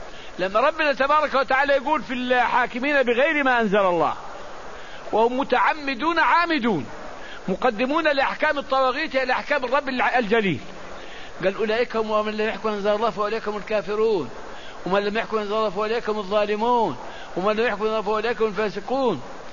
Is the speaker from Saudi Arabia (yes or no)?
yes; Saudi Arabia; وعندنا في المملكة العربية السعودية الجرائم اللي فيها إزالة عضو من الإنسان أو قتل إنسان لا بد من قضاء